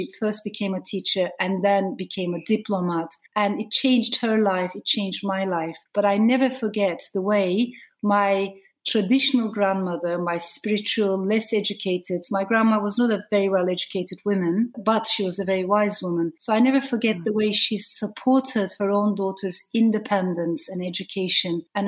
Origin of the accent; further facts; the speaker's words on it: Ankara, Turkey; moved away; also born or lived in Strasbourg, France; So my father stayed in France and my mother brought me to Turkey, to Ankara.